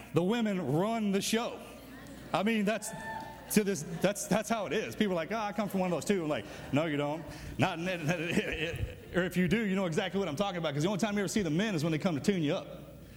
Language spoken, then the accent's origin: English; Texas, United States; I grew up right in the heart, the center of it, in between Houston and Dallas.